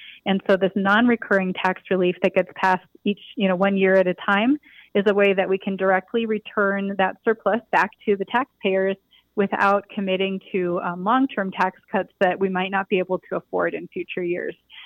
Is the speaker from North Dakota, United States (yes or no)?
yes; North Dakota, United States; moved away as an adult; now in Santa Fe, United States; I'm not a native New Mexican, but New Mexico has been my home since 2003. I came here after college. I grew up in North Dakota, actually, and went to college and then moved right to New Mexico.